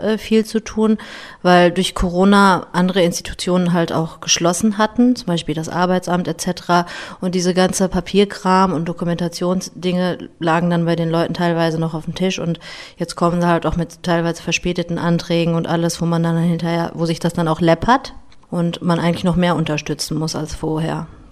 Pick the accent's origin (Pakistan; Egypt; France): Pakistan; born there; first language Urdu; German is a second language; Muttersprachler bin ich Urdu. Hindi und Punjabi kann ich auch sprechen. Geboren in Pakistan